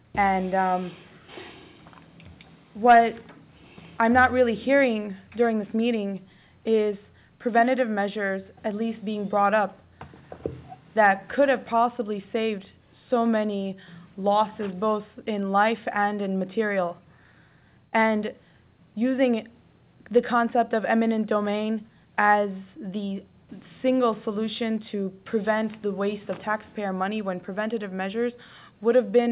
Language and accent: English; Michigan, United States; now in Texas, United States; I'm from Michigan. I came here solely for the ability to help people in their time of need.